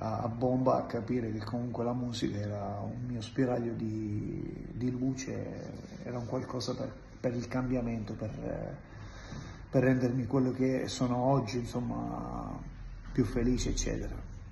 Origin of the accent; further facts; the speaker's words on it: Mazara del Vallo, Sicily, Italy; sono un cantautore, sono un italo tunisino, sono di Mazara del Vallo.